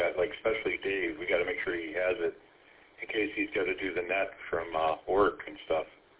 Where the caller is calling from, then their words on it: Mount Clemens, Michigan, United States; So I'm just listening from Montclamens, yeah.